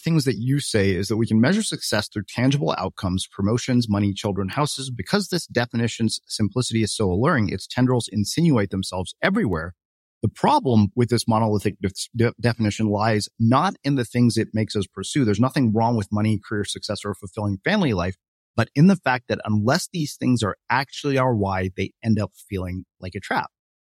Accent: India; I'm Indian

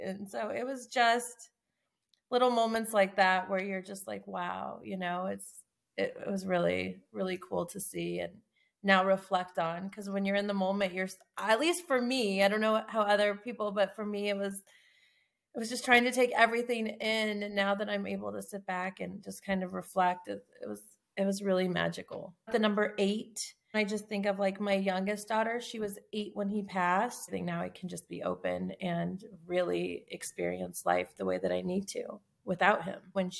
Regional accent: Tucson, Arizona, United States; I'm from Tucson, Arizona.

